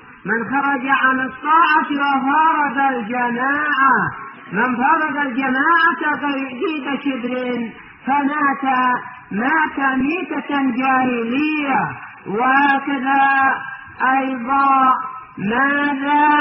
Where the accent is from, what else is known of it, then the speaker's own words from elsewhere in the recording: Yemen; خصوصا عندنا في اليمن